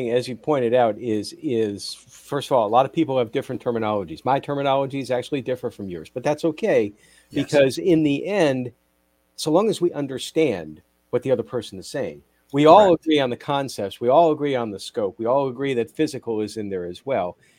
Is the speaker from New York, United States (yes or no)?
yes; White Plains, New York, United States; also born or lived in Harrison; I grew up in White Plains and Harrison. Ah! So, I know Westchester.